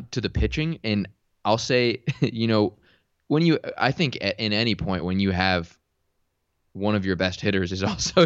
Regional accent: California, United States; Obviously, I grew up in Orange County, lived here the majority of my life.

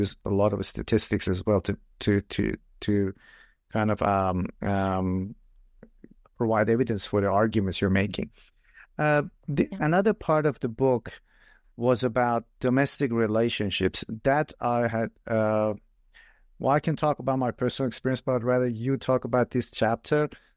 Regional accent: Iran; English is a second language; I'm originally from Iran

